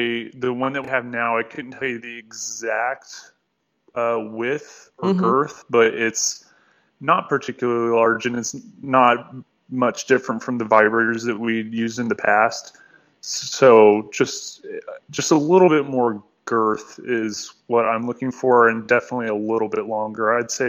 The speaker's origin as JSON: {"language": "English", "region": "Texas", "country": "United States", "tie": "born or raised there", "said": "So whenever I was growing up, I was growing up in Texas, and it was very, very difficult to be any kind of anything other than heterosexual in Texas."}